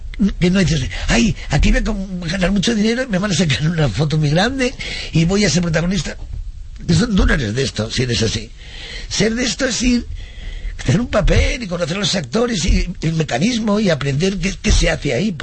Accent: Spain; Yo soy muy española.

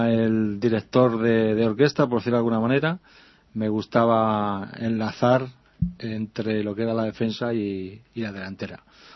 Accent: Humanes, Community of Madrid, Spain; me dediqué a jugar allí en mi pueblo, en Humanes

